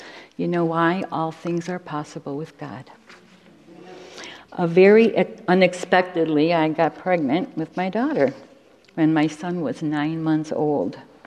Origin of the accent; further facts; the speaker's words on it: Rochester, New York, United States; the three of us left San Diego. We moved back to Rochester, New York, my hometown.